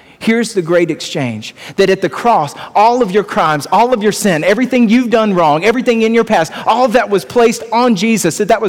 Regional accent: Lawrenceville, Georgia, United States; See, I grew up in Lawrenceville, born and raised in Gwinnett County

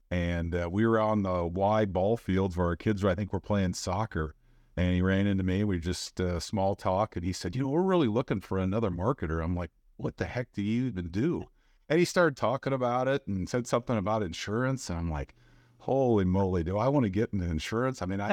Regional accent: Norfolk, Nebraska, United States; I was fortunate enough to bring my 3 older kids back home with me to my hometown in Norfolk, Nebraska.

